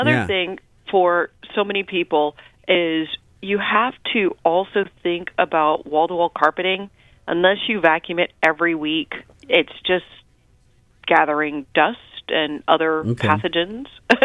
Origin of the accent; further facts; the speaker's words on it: Austin, Texas, United States; I'm from the University of Texas at Austin, born and raised in Austin, yes.